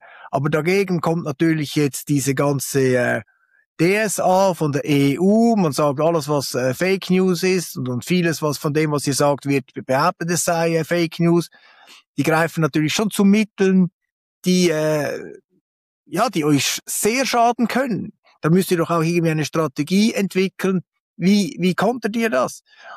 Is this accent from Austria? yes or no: no; Switzerland; als Schweizer